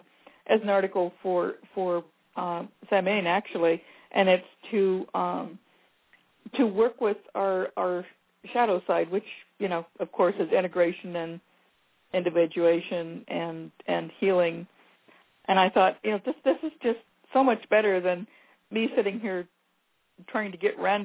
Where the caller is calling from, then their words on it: Shelton, Washington, United States; I'm calling from Washington State, from Shelton.